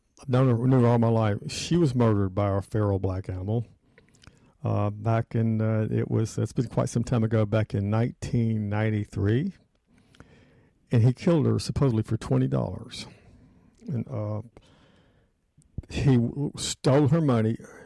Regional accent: Memphis, Tennessee, United States; who was killed right here in my hometown of Memphis, Tennessee.

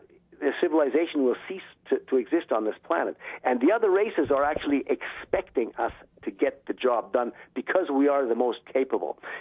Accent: Canada; I grew up as a youngster in Canada. Okay, we grew up in Canada

